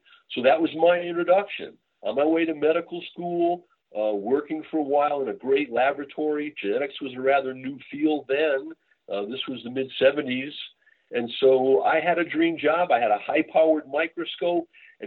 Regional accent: Springfield, Massachusetts, United States; I practice healthcare like Dr. John Maloney taught me growing up in Springfield, Mass.

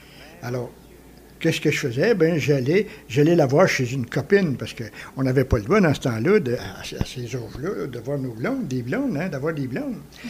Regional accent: Trois-Rivières, Quebec, Canada; born there; 71 ans. Oui. Et puis, je suis né à Trois-Rivières.

